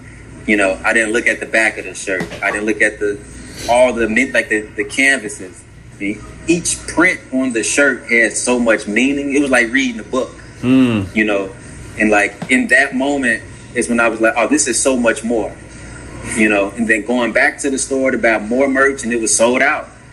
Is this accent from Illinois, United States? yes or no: yes; Markham, Illinois, United States; also born or lived in Roseland, Chicago; So I'm from the South Suburbs, Markham, Harvey area.